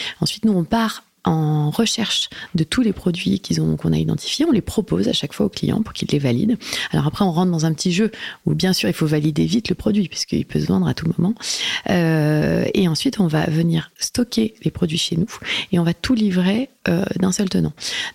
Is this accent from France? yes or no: yes; Lyon, Auvergne-Rhône-Alpes, France; parce que je suis lyonnaise